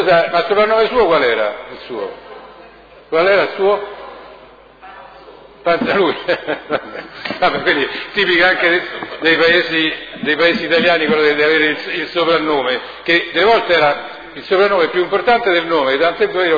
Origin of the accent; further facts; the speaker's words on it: Rome, Lazio, Italy; born there; io sono nato a Roma come tante persone venute qua